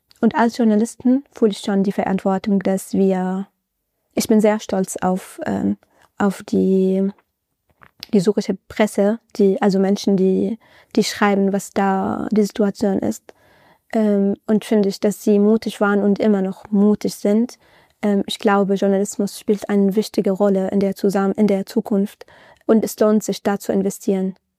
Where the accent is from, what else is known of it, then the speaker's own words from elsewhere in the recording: Syria; schon für mich als Syrerin